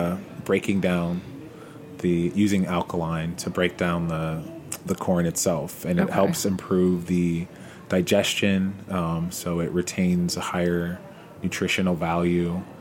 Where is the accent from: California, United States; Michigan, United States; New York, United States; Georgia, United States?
Georgia, United States; So I am from Georgia, and I went to the Republic of Georgia for the second time.